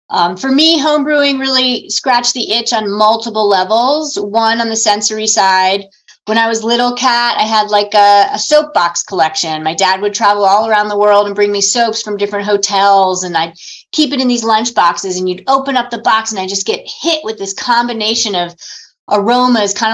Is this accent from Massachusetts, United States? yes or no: no; Maryland, United States; I grew up in Maryland, DC area. So my parents would drive us into the district from the Maryland suburbs